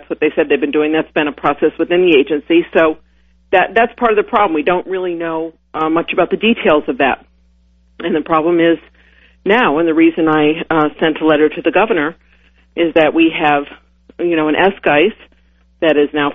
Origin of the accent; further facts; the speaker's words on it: Ithaca, New York, United States; And while I'm from Ithaca, I always like to remind people that I represent all of Tompkins County and most of Cortland County.